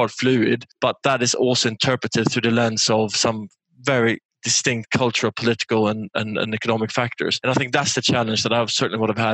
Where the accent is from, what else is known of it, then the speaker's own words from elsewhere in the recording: Sweden; I'm from Sweden, for example, right?